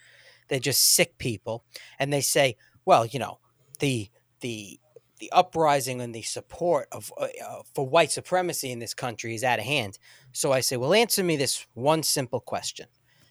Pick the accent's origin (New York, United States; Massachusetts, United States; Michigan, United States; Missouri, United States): New York, United States; Uniondale; I grew up in a predominantly black neighborhood. I grew up in Uniondale, New York, right on the border of Roosevelt and Hempstead. I was the only white kid in my neighborhood.